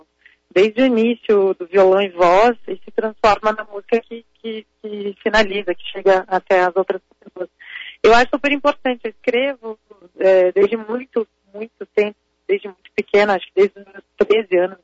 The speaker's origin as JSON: {"language": "Portuguese", "town": "São José do Rio Preto", "region": "São Paulo", "country": "Brazil", "said": "Gravei lá na minha cidade, em São José do Rio Preto."}